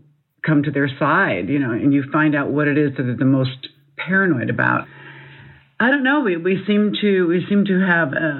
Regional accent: Seattle, Washington, United States; It certainly was not taught, or I grew up in Seattle, Washington, was not taught in the schools.

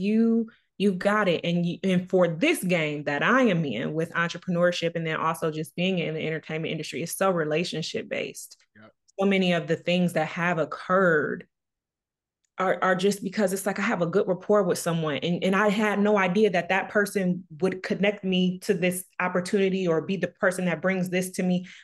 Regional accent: Detroit, Michigan, United States; I'm from Detroit

